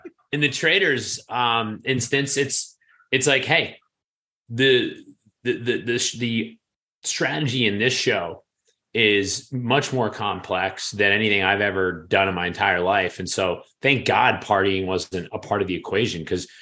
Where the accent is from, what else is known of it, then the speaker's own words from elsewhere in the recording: New York, United States; And as a New Yorker, I mean, you're basically working not only for the weekend